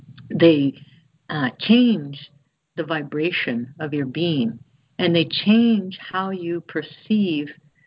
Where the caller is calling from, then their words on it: Chennai, Tamil Nadu, India; And I'm calling from India, Chennai, India.